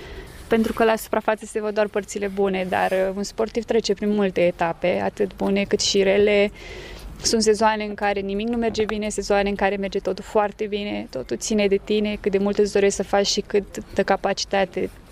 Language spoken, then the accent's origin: Romanian; Mângura, Romania; Locul meu natal este într-o zonă montană, mai exact la Mângura.